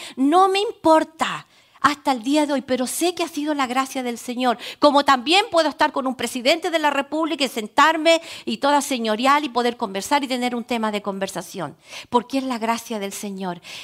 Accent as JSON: {"language": "Spanish", "country": "Chile", "said": "No somos judíos, yo soy chilena, no tengo, creo, nada de judío, pero soy descendiente de Abraham."}